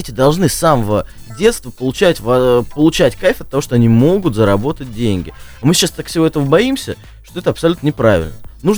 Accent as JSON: {"language": "Russian", "town": "Voronezh", "region": "Voronezh Oblast", "country": "Russia", "said": "Нет, мы из Воронежа, как бы."}